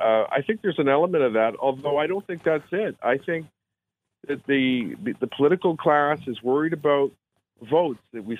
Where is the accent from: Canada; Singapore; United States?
Canada; We're all Canadian.